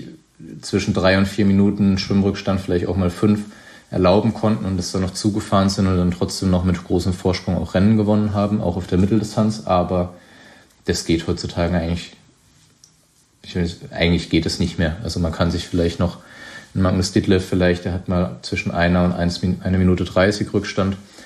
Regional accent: Baden-Württemberg, Germany; mein Weinheim grenzt an den Odenwald, wo ich aufgewachsen bin

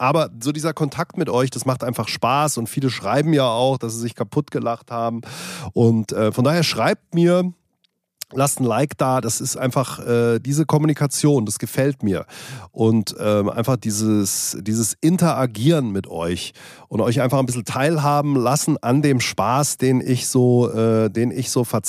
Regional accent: Hesse, Germany; aber ich mag natürlich Hessen, das ist meine Heimat

